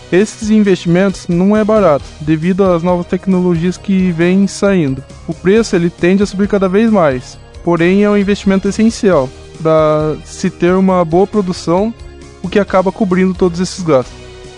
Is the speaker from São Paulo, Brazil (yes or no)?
yes; Santa Cruz do Rio Pardo, São Paulo, Brazil; tenho 21 anos, sou de Santa Cruz do Rio Pardo, São Paulo